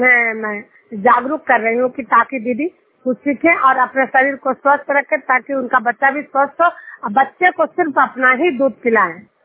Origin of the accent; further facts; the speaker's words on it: Bihar, India; मैं नालंदा जिला हिल सफर कंटिन्यार गांव की निवासी हूँ